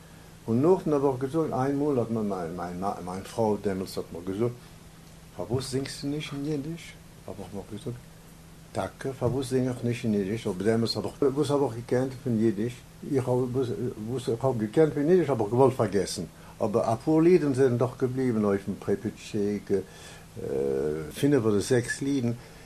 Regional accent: Canada; German is a second language; Ich war ein Engländer, ein Kanada-Engländer.

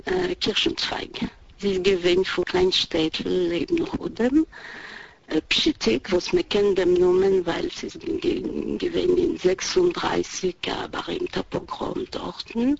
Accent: Paris, Île-de-France, France; born there; German is a second language; Ich bin geboren geworden in Paris

